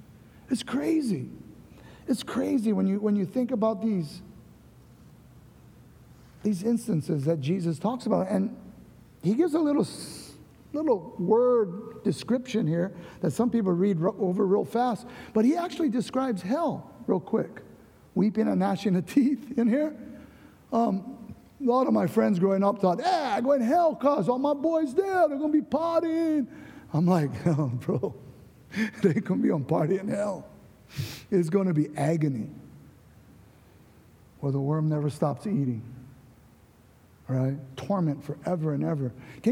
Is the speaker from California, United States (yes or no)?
yes; California, United States; when I was a little kid growing up in Cali as a housing kid, street kid